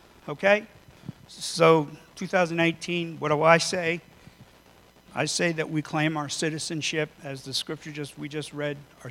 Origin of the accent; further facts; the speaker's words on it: United States; I love being American. I like it. It's good.